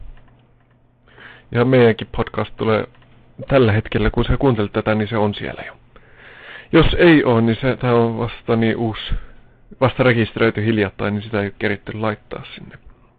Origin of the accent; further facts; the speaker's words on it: Gothenburg, Västra Götaland, Sweden; born there; Mä oon kuitenkin ruotsin suomalainen. Ja oon syntynyt täällä Göteborgissa 82, elikkä mä oon vasta 24.